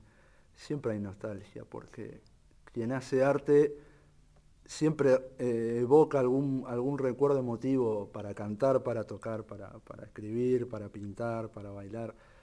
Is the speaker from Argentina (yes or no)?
yes; Buenos Aires, Argentina; born there; yo nací en Buenos Aires